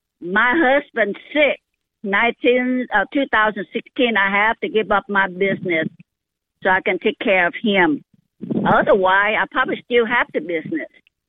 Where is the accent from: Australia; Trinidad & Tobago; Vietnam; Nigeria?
Vietnam; English is a second language; now in United States; I am come from Vietnam. In 1974.